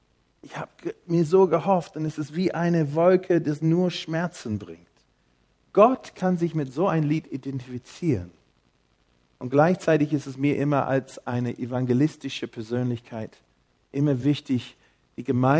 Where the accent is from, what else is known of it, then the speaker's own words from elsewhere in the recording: Australia; German is a second language; now in Germany; ich bin Australier-Deutsche, deswegen ein bisschen komischen Akzent manchmal